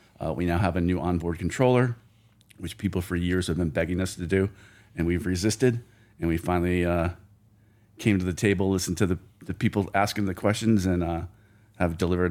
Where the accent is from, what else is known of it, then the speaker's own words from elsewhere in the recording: Connecticut, United States; My experience in pools was growing up in Connecticut, we had above ground pools, 24-inch round.